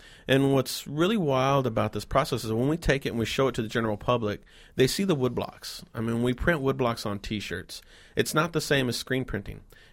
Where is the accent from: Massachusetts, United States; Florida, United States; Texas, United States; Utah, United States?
Texas, United States; Austin; because I'm from Austin, Texas, and a Texas boy, I'd only seen the snow in a Thomas Kinkade painting.